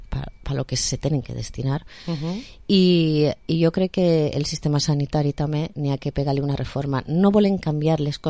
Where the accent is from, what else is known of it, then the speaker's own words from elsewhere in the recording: Moncofa, Valencian Community, Spain; el meu fill va entrar en l'escola pública, la mateixa que jo vaig anar, en Moncofa, jo soc de Moncofa